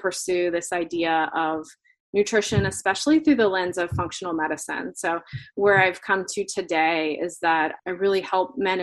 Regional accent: Florida, United States; I grew up in Florida and I grew up with a mom who loved to cook

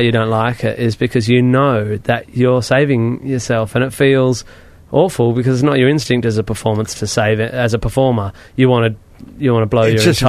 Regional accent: Perth, Western Australia, Australia; Perth, Western Australia.

